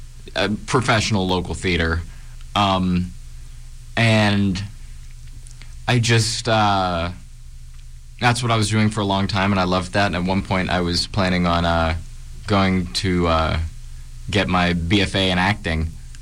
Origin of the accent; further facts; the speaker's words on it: Irwin, Pennsylvania, United States; also born or lived in Monroeville; now in Greenfield, United States; So I was born in Monroeville, and I lived there till I was about 7 years old. And then I moved into Irwin, and that's where I guess I spent most of my childhood from like 7 to 13.